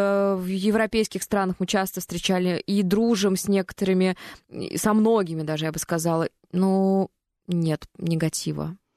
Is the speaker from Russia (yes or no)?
yes; Russia; я из России.